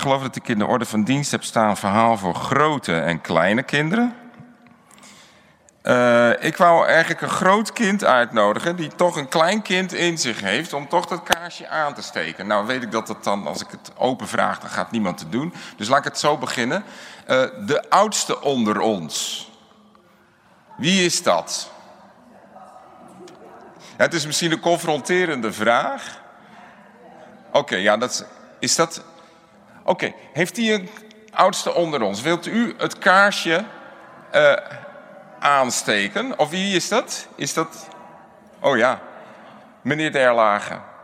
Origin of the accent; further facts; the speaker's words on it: Amsterdam, North Holland, Netherlands; Ja, ik kom uit Amsterdam